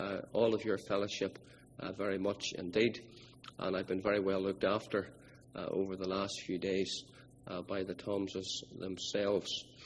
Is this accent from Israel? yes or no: no; Northern Ireland, United Kingdom; Some of our friends and neighbours where I grew up in Northern Ireland